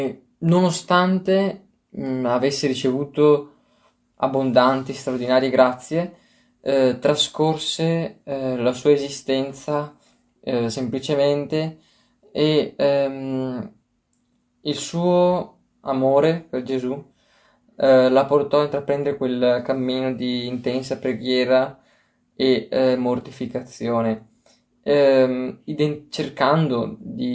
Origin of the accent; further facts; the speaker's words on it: Veneto, Italy; io vengo dal Veneto, quindi la Madonna della Salute è una chiesa proprio abbastanza vicino anche a dove abito